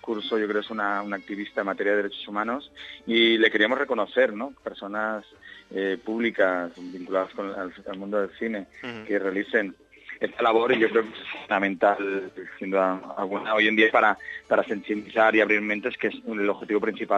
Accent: Spain; somos pioneros los españoles, somos innovadores y hay que hacerlo

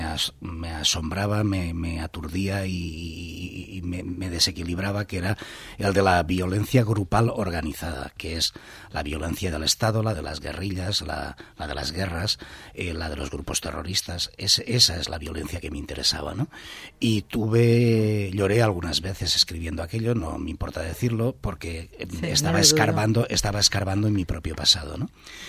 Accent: Valencian Community, Spain; de eso depende nuestra misma pervivencia como especie, ya no como valencianos, como especie humana.

